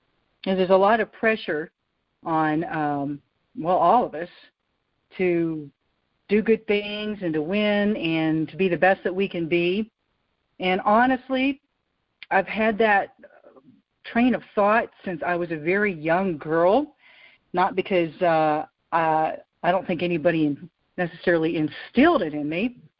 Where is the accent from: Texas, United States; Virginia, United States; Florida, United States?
Virginia, United States; Roanoke; I know when I was 16 years old and I grew up in Roanoke, Virginia, just outside of Roanoke, Virginia